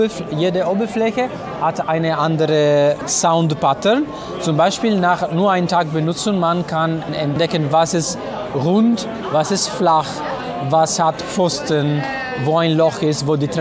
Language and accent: German; Italy; German is a second language; now in Germany; Ich komme aus Italien. Ich wohne aber in Deutschland seit 11 Jahren.